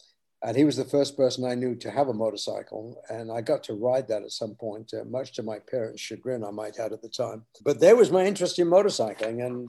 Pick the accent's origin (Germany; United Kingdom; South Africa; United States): United Kingdom; England; growing up in England after World War II, owning a motorcycle was something that you could only dream of.